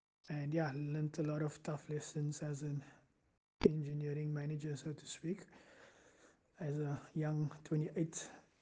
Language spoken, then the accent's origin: English; Cape Town, Western Cape, South Africa; I grew up in Mitchells Plain in Cape Town, and really enjoyed playing sports and was good in academics as well.